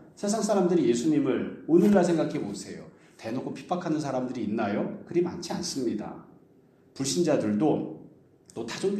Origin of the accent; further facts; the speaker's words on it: Seoul, South Korea; 저도 어렸을 때 김포공항 쪽에 살았기 때문에 아직도 생각이 납니다.